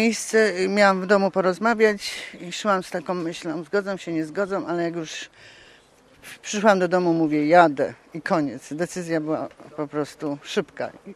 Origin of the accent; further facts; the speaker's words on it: Bielsko-Biała, Silesian Voivodeship, Poland; ze Śląska jestem jedna i tak się cieszę.